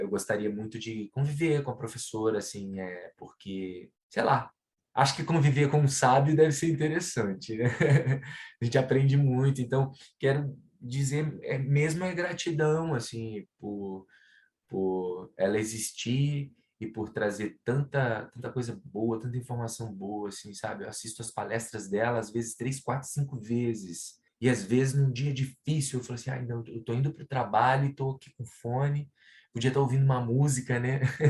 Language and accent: Portuguese; Rio de Janeiro, Brazil; sou do Rio de Janeiro